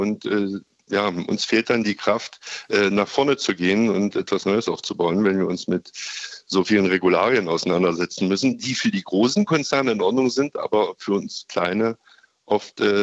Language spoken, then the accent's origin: German; Bautzen, Saxony, Germany; ich komme aus Bautzen, auf dem ländlichen Gebiet eigentlich warten, weil es ja die Linienbusse nicht gibt.